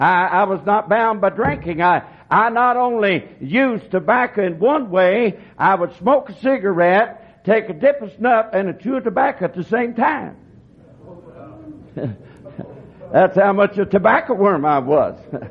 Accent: Seminole, Oklahoma, United States; I was raised in a Baptist church. My dad was a businessman in Seminole, Oklahoma, and I was raised in the Baptist church.

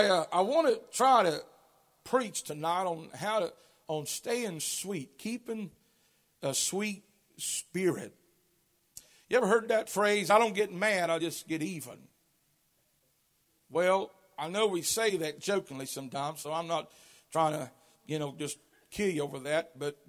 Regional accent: Kentucky, United States; Honey, we're just strange. We're from Kentucky.

